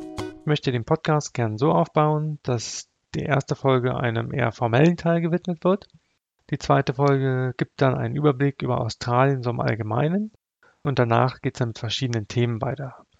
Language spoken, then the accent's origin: German; Berlin, Germany; ich habe eine Frau, ich habe zwei Kinder und ich komme ursprünglich aus Berlin.